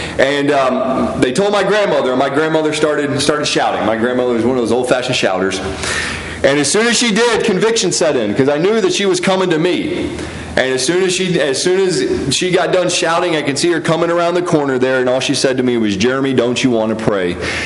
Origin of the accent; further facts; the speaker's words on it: Hendersonville, United States; I was born and raised in Hendersonville, just right up the road, probably about 30 minutes from here.